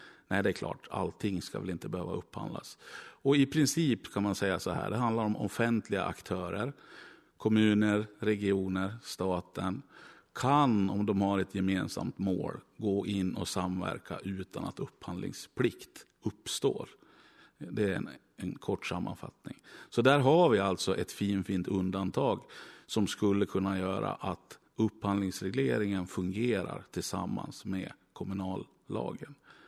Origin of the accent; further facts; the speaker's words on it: Smedjebacken, Dalarna County, Sweden; Jag kommer från Smedjebackens kommun. Det var 13 000 invånare förut, nu är de 11 000.